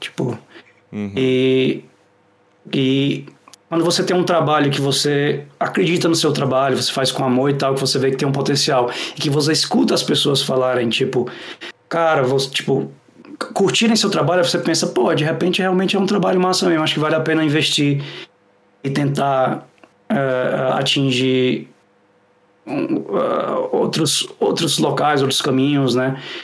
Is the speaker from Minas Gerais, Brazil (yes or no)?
no; Fortaleza, Ceará, Brazil; Eu sou de Fortaleza, Ceará.